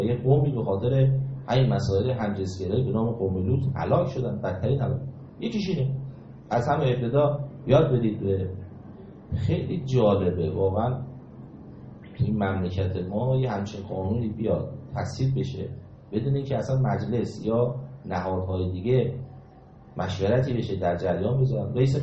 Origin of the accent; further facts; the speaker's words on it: Iran; و استاد اومد بعد فهمید من ایرانیم